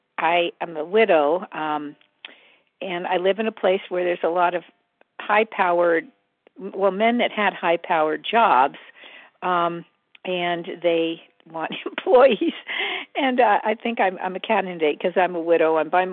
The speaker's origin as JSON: {"language": "English", "region": "Oregon", "country": "United States", "said": "And from Southern Oregon."}